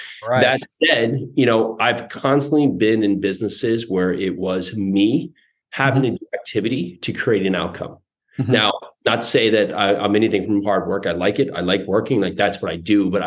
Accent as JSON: {"language": "English", "region": "New Jersey", "country": "United States", "tie": "born or raised there", "also_born_or_lived": "New York City", "moved": "yes", "lives_now": "Murfreesboro, United States", "said": "I'm down here in Murfreesboro, Tennessee. Grew up, born and raised in New Jersey. Lived there most of my life before living in New York City, and started to really in the restaurant business."}